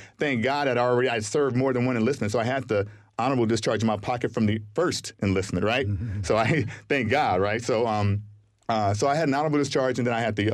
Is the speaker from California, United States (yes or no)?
yes; Pasadena, California, United States; I come from a loving family. I grew up in Pasadena, which is not that far from here. Seven kids. I'm the oldest.